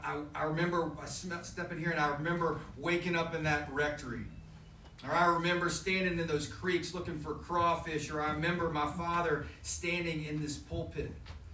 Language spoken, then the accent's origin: English; Jacksonville, Florida, United States; I'm obviously a priest, and I'm from Jacksonville, Florida.